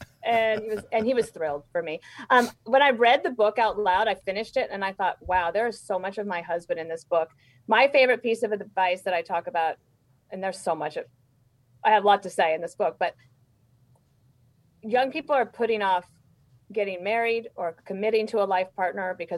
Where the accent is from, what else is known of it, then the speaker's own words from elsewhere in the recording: Wyoming, United States; I was like, "No, sir. I grew up in Wyoming. I'm a little tougher than that."